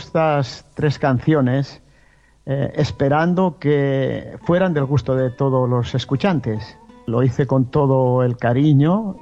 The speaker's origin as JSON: {"language": "Spanish", "region": "Asturias", "country": "Spain", "said": "Sí, trato de resumir un poco lo que es Asturias."}